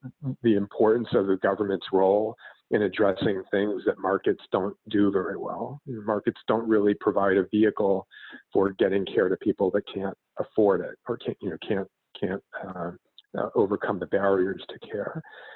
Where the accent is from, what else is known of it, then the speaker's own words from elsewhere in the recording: United States; but I'm American.